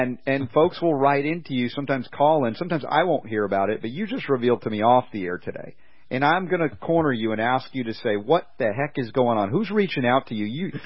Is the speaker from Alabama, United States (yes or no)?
no; Georgia, United States; When I was a kid growing up in Georgia, I remember going, like, we had creeks and local creeks everywhere, and we would hunt for crawfish.